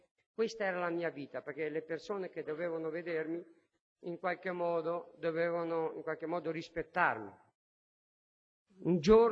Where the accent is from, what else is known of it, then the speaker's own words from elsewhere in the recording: Verona, Veneto, Italy; sono un sinto, un zigano che vengo da Verona.